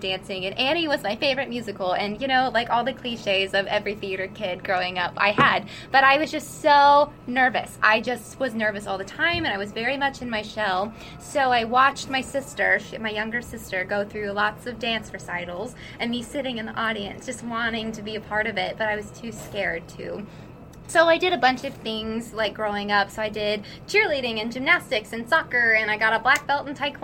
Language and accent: English; Athens, Georgia, United States; I'm from Athens, Georgia, originally. So I grew up near the University of Georgia